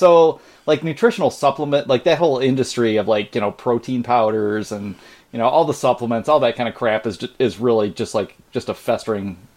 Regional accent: Canada; And as a Canadian, I don't know for sure if you know this

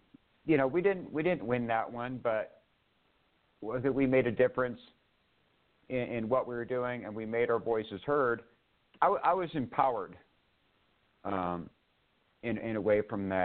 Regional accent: California, United States; now in Arizona, United States; I'm in Arizona and I grew up in California. That's where I got my first pit bull.

